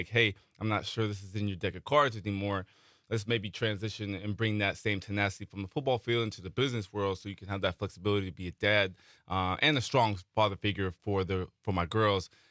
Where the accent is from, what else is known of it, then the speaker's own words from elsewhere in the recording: Vacaville, California, United States; Vacaville, California is Spanish for Cowtown, if you can imagine.